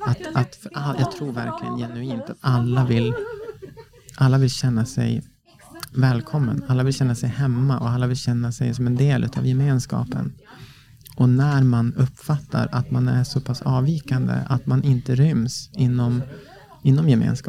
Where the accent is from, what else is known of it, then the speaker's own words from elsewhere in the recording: Norrland, Sweden; Jag växte upp i Norrland. Norrlands inland.